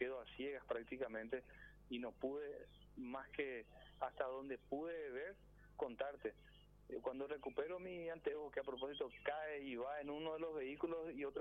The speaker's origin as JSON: {"language": "Spanish", "town": "Villa Elisa", "region": "Central", "country": "Paraguay", "tie": "born or raised there", "also_born_or_lived": "Asunción", "lives_now": "Lambaré, Paraguay", "said": "Yo soy lambareño. Si bien nací en Asunción, viví toda mi vida en Villa Elisa y hace unos años en Lambaré, del barrio Santa Rosa de Lambaré"}